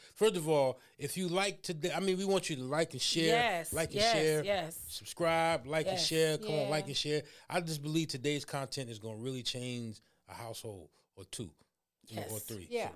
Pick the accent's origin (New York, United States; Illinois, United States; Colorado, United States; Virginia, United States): New York, United States; Brooklyn; I'm going to introduce y'all my homie from my city, from my hometown, from BK, New York